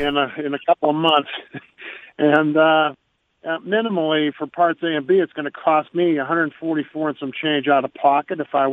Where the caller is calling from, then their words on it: Maine, United States; Hey, Howie, I'm calling you from Maine